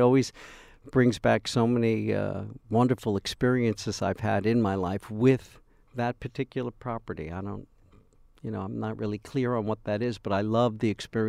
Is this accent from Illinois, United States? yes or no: no; Deer Park, New York, United States; I was raised on in Deer Park, Long Island.